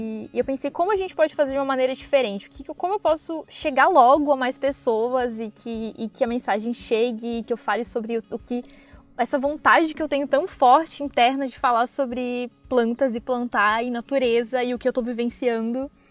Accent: Rio Grande do Sul, Brazil; now in Bahia, Brazil; Não, na verdade eu sou gaúcha, na Serra Gaúcha eu nasci.

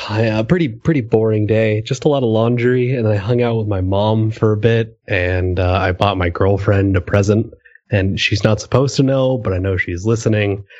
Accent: Livermore, California, United States; also born or lived in Tracy; Yeah. I was born in Livermore, and I moved to Tracy when I was pretty young, and then I moved back to Livermore.

